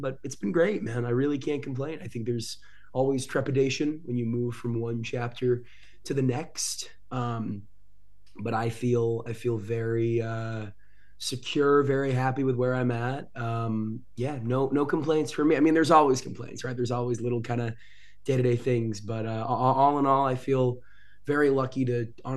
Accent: Boston, Massachusetts, United States; now in Los Angeles, United States; People always say I'm from Boston originally, the East Coast of the U.S.

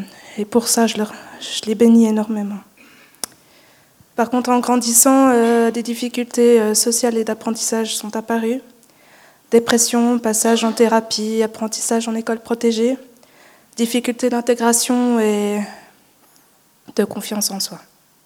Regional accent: Morges, Vaud, Switzerland; born there; je vais faire 26 ans le 6 octobre cette année. Je suis née à Morges dans une famille protestante pratiquante à ce moment-là.

